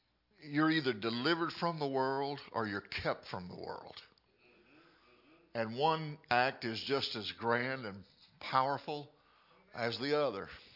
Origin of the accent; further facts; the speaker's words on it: DeFuniak Springs, Florida, United States; born there; I was born in Funiac Springs.